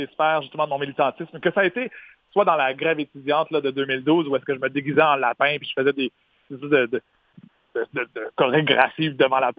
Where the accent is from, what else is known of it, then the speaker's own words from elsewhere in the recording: Montréal, Quebec, Canada; moi, j'ai grandi à Montréal, puis mon côté comme Abenaki